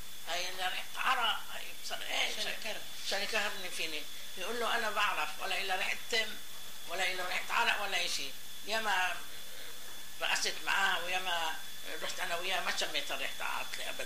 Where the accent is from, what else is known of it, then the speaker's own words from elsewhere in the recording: Palestine; moved away; كتير كانت تعبانة البلد لما جينا نحن من فلسطين